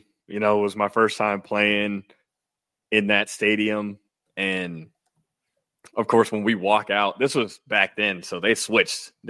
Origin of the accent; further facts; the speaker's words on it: Des Moines, Iowa, United States; I grew up in Des Moines, so a lot of my family was there at the game.